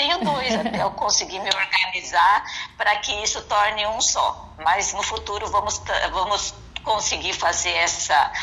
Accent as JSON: {"language": "Portuguese", "town": "Medianeira", "region": "Paraná", "country": "Brazil", "tie": "born or raised there", "also_born_or_lived": "Maringá / Indaiatuba", "said": "Eu nasci em Maringá, fui a São Paulo, estive morando muitos anos em Indaiatuba, São Paulo. De lá eu fui para Medianeira, onde eu cresci dos 7 anos para cima. Então, eu me criei em Medianeira, que é 70 quilômetros de Foz do Iguaçu"}